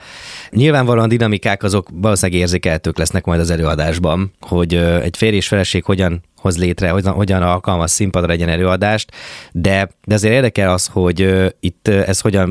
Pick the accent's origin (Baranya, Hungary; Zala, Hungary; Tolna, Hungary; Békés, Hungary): Békés, Hungary; Békéscsaba; te is, én is Békés Csaváról jövünk